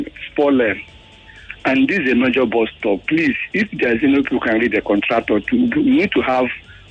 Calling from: Badagry, Lagos, Nigeria; calling from Badagry.

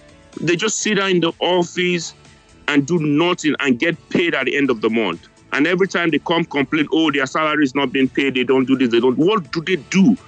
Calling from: New York, United States; I'm calling you guys from New York.

